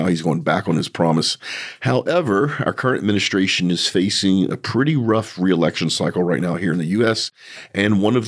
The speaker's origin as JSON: {"language": "English", "country": "United States", "said": "As an American, there are times I wish I could put some of our politicians in jail"}